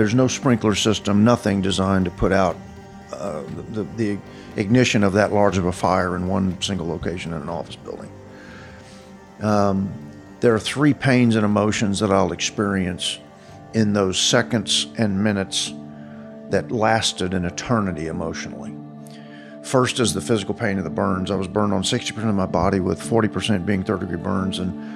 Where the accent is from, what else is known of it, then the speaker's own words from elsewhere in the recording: Fort Worth, Texas, United States; as a kid growing up in Fort Worth, when Carswell Air Force Base used to be a big B-52 base